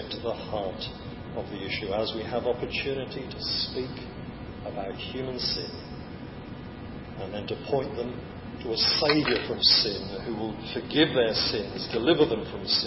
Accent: England, United Kingdom; It's not enough that we're English, as I think most of us are.

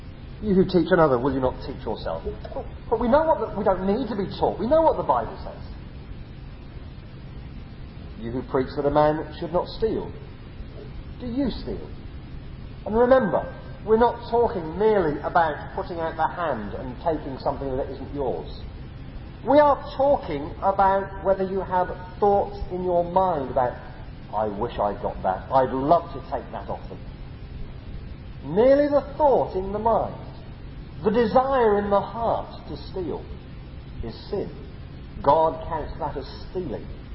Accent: England, United Kingdom; I'm English, and being English, I've been brought up in a Christian country because this is a Christian country

